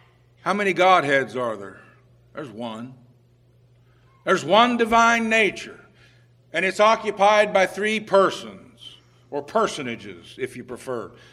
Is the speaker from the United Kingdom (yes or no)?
no; Ohio Valley, United States; or at least I come from the Ohio Valley, we called it the valley.